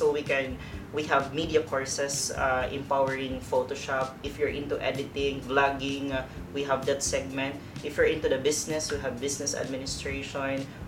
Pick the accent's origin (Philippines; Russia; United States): Philippines; this is something that we're very proud of as a Filipino in heart and in blood.